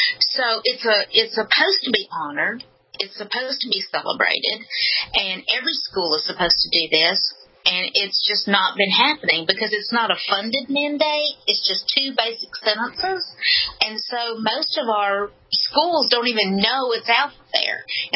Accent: Alabama, United States; I'm from Alabama, if you can't tell with my accent, and I was raised a blue dog Democrat.

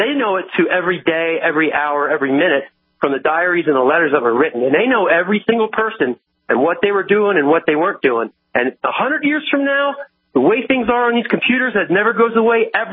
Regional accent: Philadelphia, Pennsylvania, United States; I grew up outside of Philadelphia

